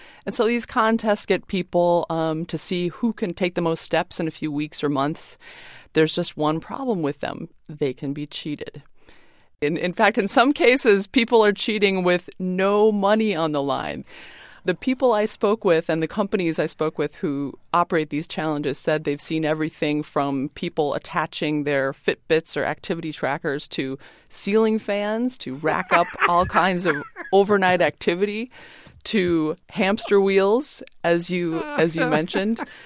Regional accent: Minnesota, United States; The late, great Hubert Humphrey from my home state of Minnesota said

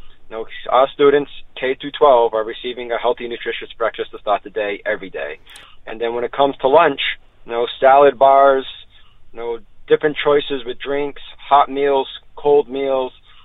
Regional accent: New Bedford, Massachusetts, United States; in my hometown, got to give a plug, in New Bedford.

